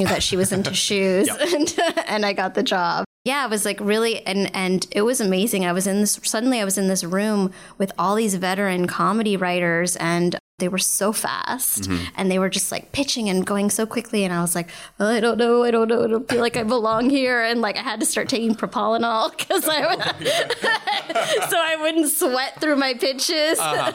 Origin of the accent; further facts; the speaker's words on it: Hollywood, Florida, United States; like I grew up in Hollywood, Florida. I'm bicultural. I'm half Salvadorian and half Jewish.